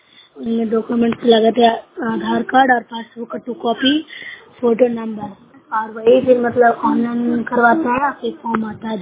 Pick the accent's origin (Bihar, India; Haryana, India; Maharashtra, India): Bihar, India; मैं नूरसा ब्लॉक से हूँ, जिला नालंदा से हूँ।